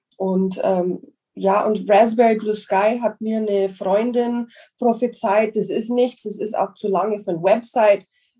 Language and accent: German; United States; German is a second language; jetzt merkt man es vielleicht auch, ich bin Amerikanerin.